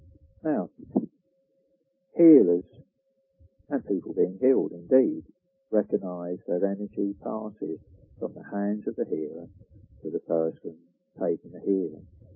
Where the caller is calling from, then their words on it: England, United Kingdom; I say your press because I'm speaking from England.